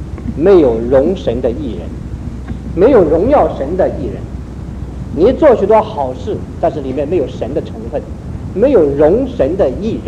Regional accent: China; 因为我们中国人这个民族很良善，我们从小被训练都是被教导

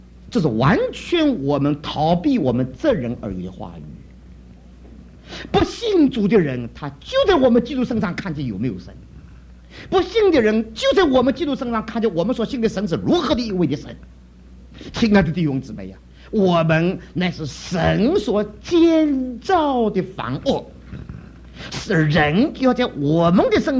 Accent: Shanghai, China; 我们上海人就识相。

